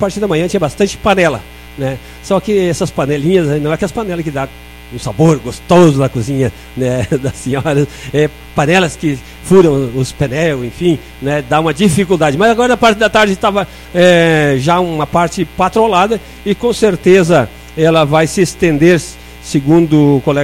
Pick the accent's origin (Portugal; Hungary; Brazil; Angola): Brazil; Vargem do Agudo; eu nasci na Vargem do Agudo, sou filho da Vargem do Agudo e sou orgulhoso por isso